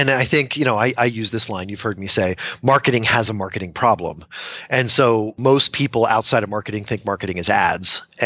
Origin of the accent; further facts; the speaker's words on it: Reading, Pennsylvania, United States; Like I always say, I'm from Reading, Pennsylvania, and so is